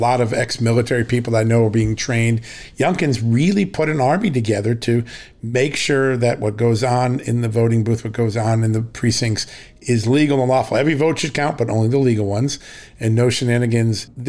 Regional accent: Virginia, United States; And I look at my home state, Virginia, where I live now

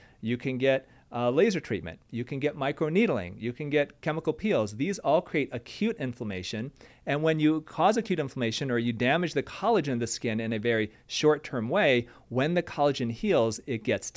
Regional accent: Michigan, United States; You know, I'm from Michigan, you know, you're Tennessee.

